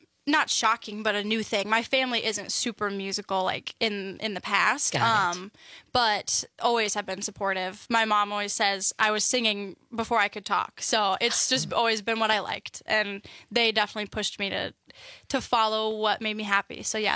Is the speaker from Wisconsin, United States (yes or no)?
yes; Lancaster, Wisconsin, United States; I grew up in Lancaster, Wisconsin. So it's about like an hour and a half from Madison.